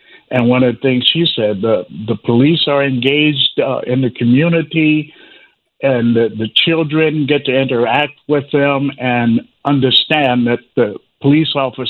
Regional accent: Chicago, Illinois, United States; now in Lake County, United States; I was born and bred in the Chatham neighborhood in Chicago, and I came up here in Lake County in the 70s

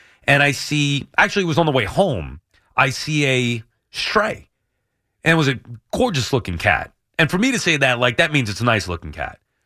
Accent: Long Island, New York, United States; I'm like, well, yeah, I'm from Long Island.

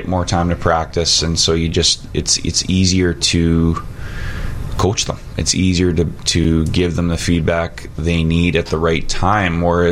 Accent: Calgary, Alberta, Canada; now in Chicago, United States; my hometown area is Calgary, so you follow the team

